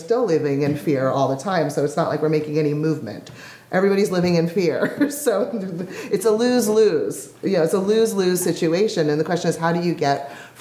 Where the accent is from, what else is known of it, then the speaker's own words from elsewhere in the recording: Pacific Northwest, United States; since I grew up in the Pacific Northwest, you know, our synagogue was shot up by neo-Nazis in Eugene when I was a kid.